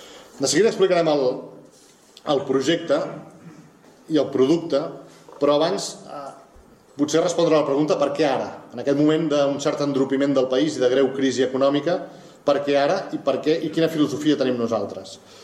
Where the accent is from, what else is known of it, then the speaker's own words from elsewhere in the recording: Catalonia, Spain; O sigui, som catalans, el diari surt d'aquí